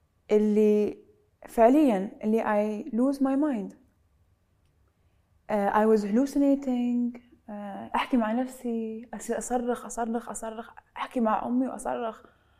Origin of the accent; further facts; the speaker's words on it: Kuwait; moved away; أنا اللي طلعت من الكويت بس أبي أسس حياتي وأسست لنفسي حياة خارج الكويت ما كنت أسوي هالحياة لو كنت قاعدة في الكويت